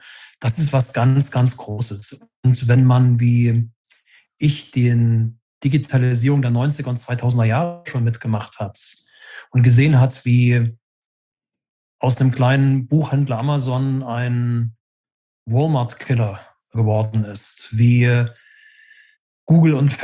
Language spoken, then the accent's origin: German; Leipzig, Saxony, Germany; Also ich komme aus der Leipziger Gegend oder aus Leipzig. Mhm. Das ist eine Gegend, die sehr protestantisch, lutheranisch geprägt ist.